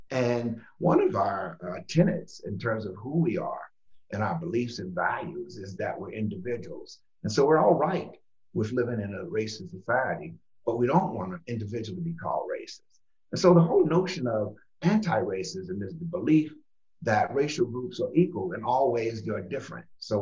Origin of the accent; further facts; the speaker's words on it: United States; born there; I am a racist, because I was born in America